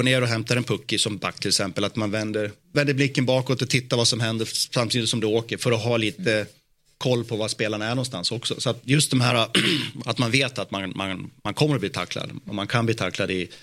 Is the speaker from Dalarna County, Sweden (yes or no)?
yes; Skogsbo, Dalarna County, Sweden; jag var hemma i Skogsbo som liten grabb